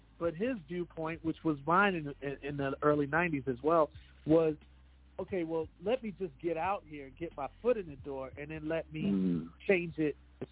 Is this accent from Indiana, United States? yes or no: no; Milwaukee, Wisconsin, United States; I'm from Milwaukee, Wisconsin. There was no deals being given to people from Milwaukee.